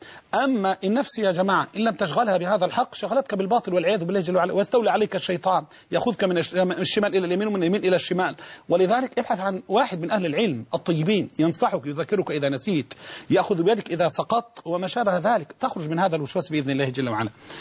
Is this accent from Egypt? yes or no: yes; Egypt; بلدنا مصر.